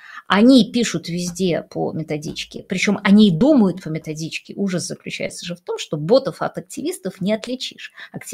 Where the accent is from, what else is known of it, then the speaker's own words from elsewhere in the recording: Russia; я россиянка.